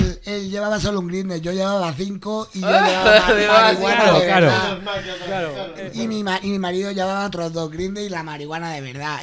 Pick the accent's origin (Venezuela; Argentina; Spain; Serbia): Spain; Region of Murcia; Yo también soy murciana